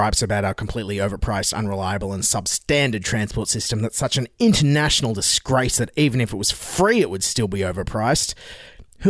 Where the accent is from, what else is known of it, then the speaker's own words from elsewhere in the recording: Dignams Creek, New South Wales, Australia; I grew up on Dignams Creek as a child.